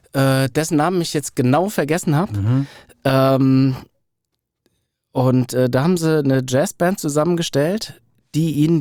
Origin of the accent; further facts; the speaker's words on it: Frankfurt, Hesse, Germany; Hier geboren, aufgewachsen